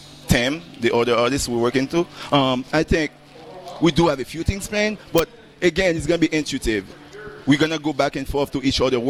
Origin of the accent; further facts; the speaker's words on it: Haiti; English is a second language; now in United States; I'm original from Haiti, and just, you know, little kids playing with paint, things like that, you know.